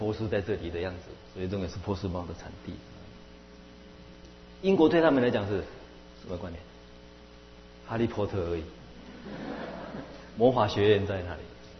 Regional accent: Taiwan; 这韩国人他们就是我们台湾人认为韩国人的世界观到处都是我们的

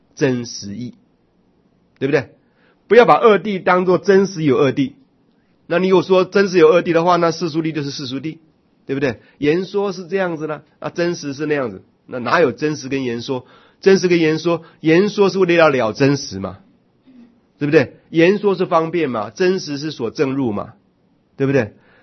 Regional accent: Taipei, Taiwan; also born or lived in Daxi, Taoyuan; 那么我生在桃园大溪镇，对不对？六岁的时候搬到台北来上幼稚园啊

